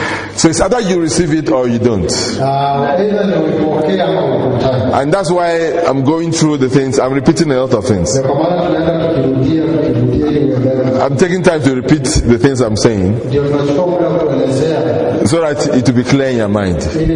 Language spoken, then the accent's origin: English; Nigeria; I come from Nigeria, and you are from Kenya.